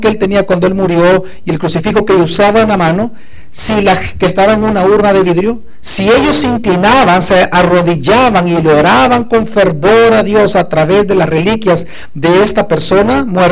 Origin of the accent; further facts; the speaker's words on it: El Salvador; now in United States; no sé aquí en Estados Unidos, pero en mi país, en El Salvador, todavía se venden indulgencias.